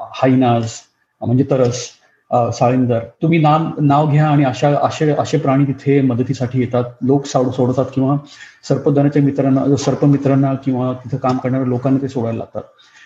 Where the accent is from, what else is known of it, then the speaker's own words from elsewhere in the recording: Pune, Maharashtra, India; also born or lived in Solapur; so मी माझं लहानपण पुण्यातलं आहे, सोलापूरचा जन्म, पुण्यातलं लहानपण